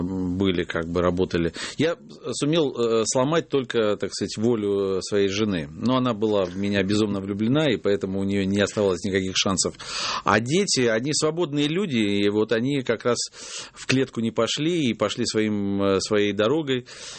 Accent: Lviv, Lviv Oblast, Ukraine; born there; Да, я вообще родился во Львове

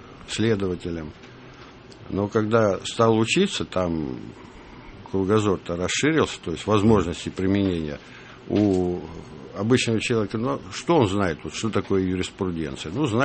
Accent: Sevastopol, Ukraine; born there; А вообще родился я в Севастополе.

